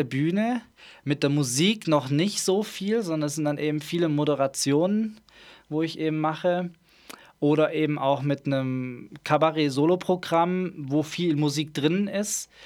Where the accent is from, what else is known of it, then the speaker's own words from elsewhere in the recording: Schwäbisch Hall, Baden-Württemberg, Germany; Ich komme aus Schwäbisch Hall. Also ich bin hier groß geworden, aufgewachsen. Schulzeit hier komplett verbracht